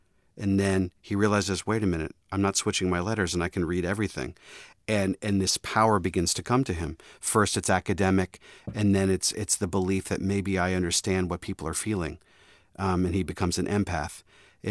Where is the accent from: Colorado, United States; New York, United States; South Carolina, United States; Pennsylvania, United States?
Pennsylvania, United States; Upper St. Clair; When I was growing up in the South Hills, Upper St. Clair, I loved movies